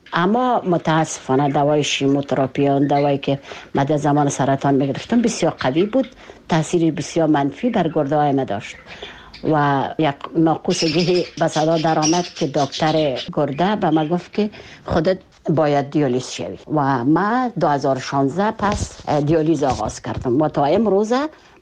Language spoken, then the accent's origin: Persian; Kabul, Afghanistan